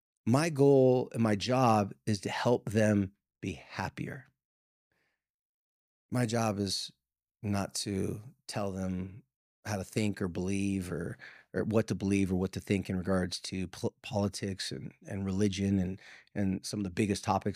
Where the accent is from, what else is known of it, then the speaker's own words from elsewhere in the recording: San Diego, California, United States; now in Utah, United States; I live here in Utah now, so I'm from San Diego.